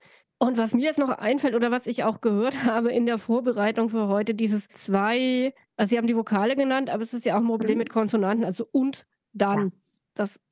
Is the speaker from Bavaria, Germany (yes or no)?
yes; Bavaria, Germany; also born or lived in Middle Franconia; Ja, ich komme aus Franken, war in Mittelfranken, später komme eigentlich aus Oberfranken und Bayern